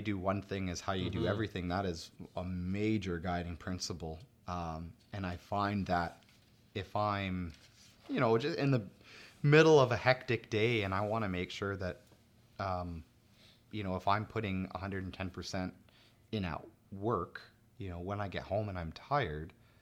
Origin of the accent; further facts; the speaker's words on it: Germany; moved away; I came from Germany.